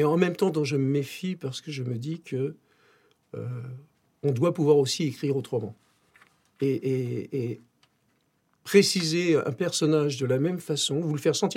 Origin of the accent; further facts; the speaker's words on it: Poitiers, Nouvelle-Aquitaine, France; born there; Mais je suis né par hasard à Poitiers, en passant. Mais j'avais quand même des racines bretonnes du côté du Finistère, assez profondes.